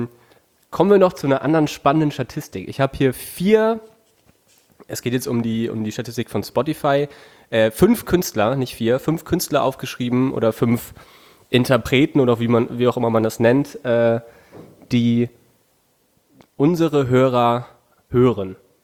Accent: Germany; Ich komme aus Deutschland, natürlich.

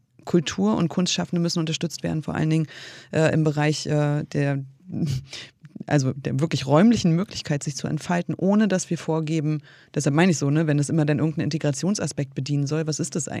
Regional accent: Kiel, Schleswig-Holstein, Germany; gibt es dafür Räume in meiner Heimatstadt Kiel?

